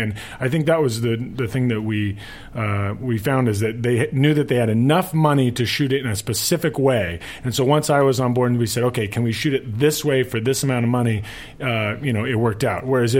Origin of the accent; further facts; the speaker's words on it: Santa Barbara, California, United States; now in Los Angeles, United States; I grew up in Santa Barbara, California.